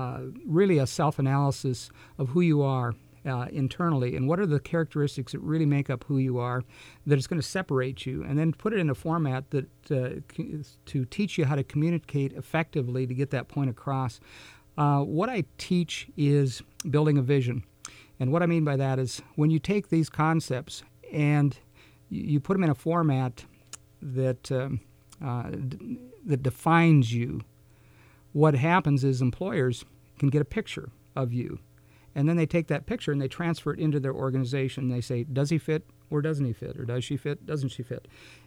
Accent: Minnesota, United States; now in Sioux Falls, United States; I'm originally from Minnesota, but I've lived in Sioux Falls for 30 years.

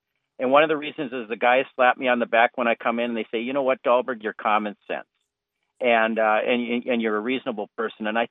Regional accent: Minnesota, United States; I'm from St. Louis County. It's actually larger than three states in our union.

